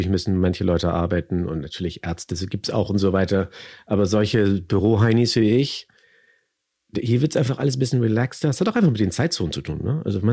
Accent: Hamburg, Germany; Ich komme aus Hamburg, Hamburg, Deutschland.

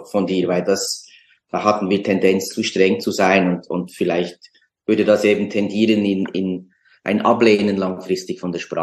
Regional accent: Bern, Switzerland; also born or lived in Lausanne; ich bin typisches zweisprachiges Kind, als zweisprachiges Kind aufgewachsen in Bern, wo man Deutsch spricht, mit dem Vater von Lausanne, wo man Französisch spricht.

